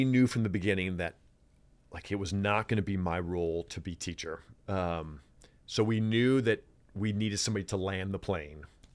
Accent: Midwest, United States; now in Los Angeles, United States; I'm a hopeful person by nature. I grew up in the Midwest. I live in Los Angeles.

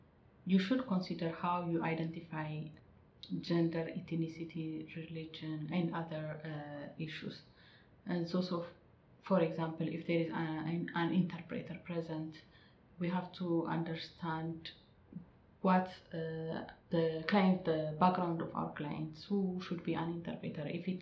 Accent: Ethiopia; I am originally from Ethiopia

